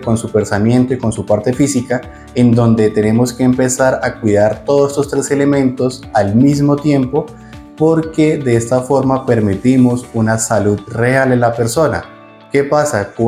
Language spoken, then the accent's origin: Spanish; Campoalegre, Huila, Colombia; soy del departamento del Huila, especialmente del municipio de Campo Alegre